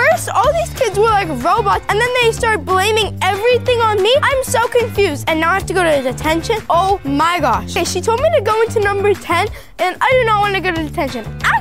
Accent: New York, United States; Actually, I'm from New York and I'll teach you the way to eat pizza.

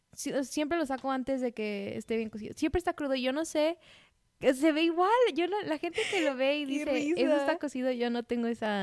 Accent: Veracruz, Mexico; Y yo soy de Veracruz, pero nunca en mi vida había

